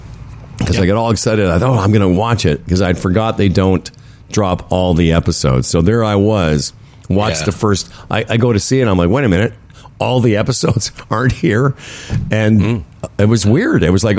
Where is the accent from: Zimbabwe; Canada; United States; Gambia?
Canada; Western Canada; now in Toronto, Canada; Even when I moved here now 35 years ago, Bill. I'm a Torontonian. I grew up in Western Canada, but Toronto is my home.